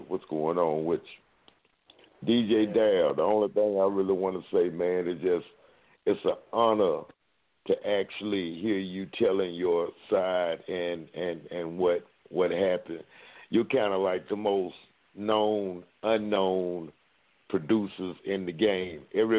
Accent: Jackson, Mississippi, United States; I'm from Jackson, Mississippi. I'm in the South.

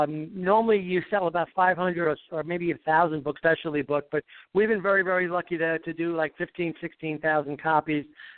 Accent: Staten Island, New York, United States; Born on Staten Island, New York. Obviously, not just over the bridge from Brooklyn.

